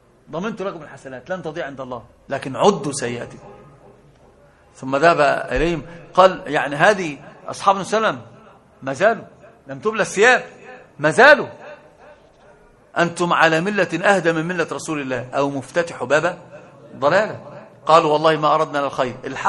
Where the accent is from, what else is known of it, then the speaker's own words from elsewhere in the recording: Egypt; أنا لما أتكلم باللغة العربية لا يعرفون من أين، يحسبونني خليجا خليجيا. كل حتى هناك لما ذهبت في المازيع يحسبونني خليجيا ما يعرفون أنا مصري. فتكلمت ما تكلمت أفصحت عن نفسي بالكلام المصري، اللكنة المصرية خلاص مشهورة